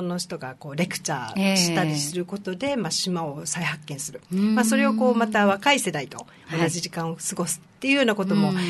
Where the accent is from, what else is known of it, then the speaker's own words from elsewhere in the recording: Osaka, Japan; 私もともと、大阪、関西の出身ではあるんですけれども